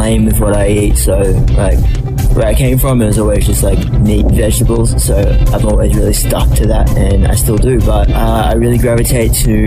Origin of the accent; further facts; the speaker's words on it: Australia; I'm from Australia